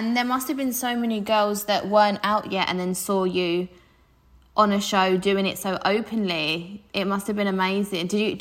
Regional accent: Southend, East of England, United Kingdom; So growing up, like I grew up in Southend

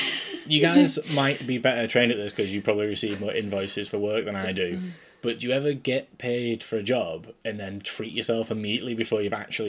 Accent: United Kingdom; I think it's the nature of being British and drinking tea.

